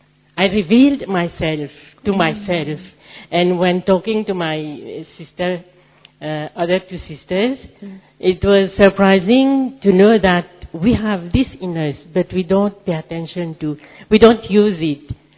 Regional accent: Mauritius; from Mauritius.

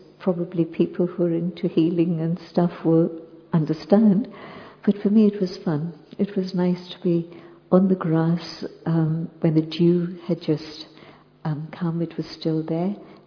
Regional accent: Pune, Maharashtra, India; born there; I was born in Pune, very soon after partition.

